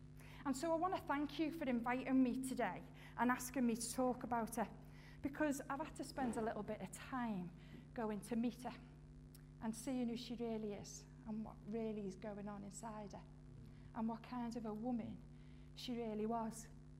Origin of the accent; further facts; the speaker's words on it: Liverpool, North West England, United Kingdom; like we're Scousers from Liverpool.